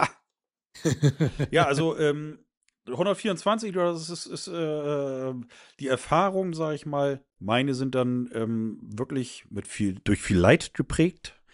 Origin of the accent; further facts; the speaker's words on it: Bremen, Germany; hier bei mir in Bremen vom Band gelaufen. Deswegen als Bremer